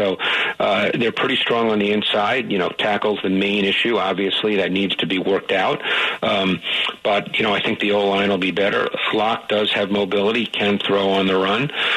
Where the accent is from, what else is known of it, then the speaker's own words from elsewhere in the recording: Queens, New York, United States; because I grew up in Queens in New York, and my high school didn't have football.